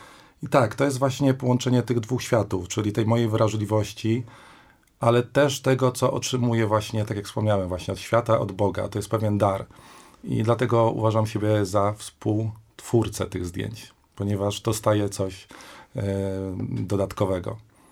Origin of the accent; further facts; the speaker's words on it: Lublin, Lublin Voivodeship, Poland; now in Kraków, Poland; Jestem z Lublina, przeprowadziłem się 15 lat temu do Krakowa.